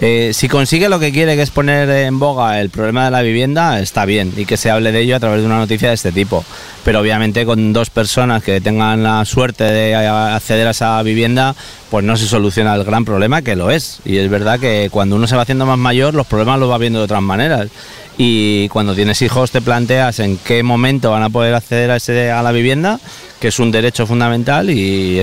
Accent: Community of Madrid, Spain; De Madrid también, somos también todos de la misma zona

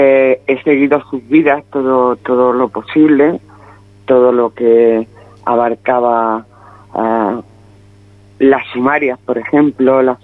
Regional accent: Aragon, Spain; En mi pueblo, la mañana del 19 de julio amaneció tomado por los falangistas. Mi pueblo y la comarca, la comarca de Huesca.

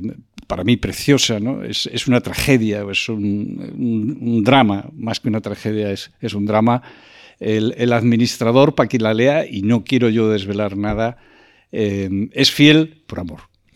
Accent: Magaz de Cepeda, Castile and León, Spain; born there; Magal de Cepeda, que es el sitio donde yo nací. Siempre estará en mi mente y en mi corazón, que es el sitio donde nació mi madre, toda mi familia

